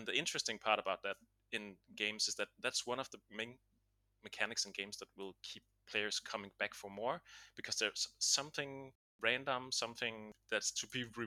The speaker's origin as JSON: {"language": "English", "country": "Denmark", "said": "Yeah, so I'm from Denmark"}